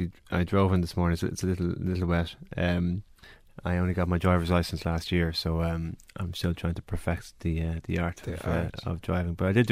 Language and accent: English; Malahide, Leinster, Ireland; I'm originally from Malahide